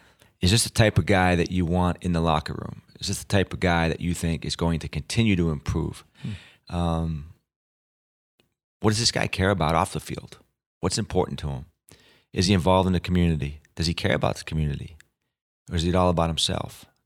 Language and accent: English; New England, United States; He grew up in the Deep South. I grew up in New England.